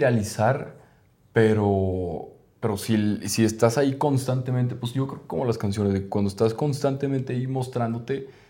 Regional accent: Mexico; en México decimos padre

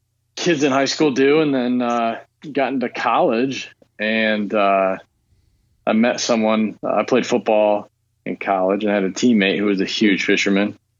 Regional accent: Lansing, Michigan, United States; I mean, I grew up in Lansing, so all the water's pretty, pretty dirty

